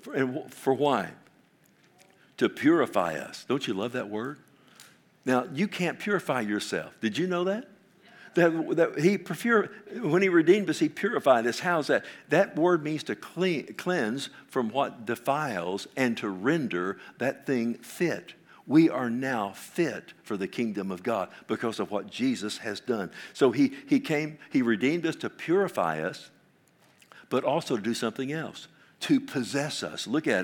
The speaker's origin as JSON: {"language": "English", "region": "Oklahoma", "country": "United States", "said": "You know, I am from Oklahoma. I mean, come on, you know."}